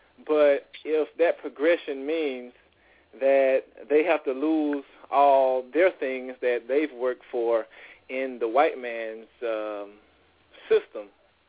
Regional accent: Georgia, United States; What's up? … from Georgia. I'm 28, so I'm the youngest on the panel.

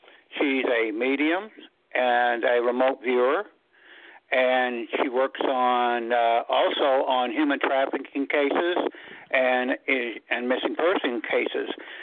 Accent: Hazard, Kentucky, United States; they understood where I was coming from because they were hill people. You know, we're from Hazard, Kentucky, all up and through there.

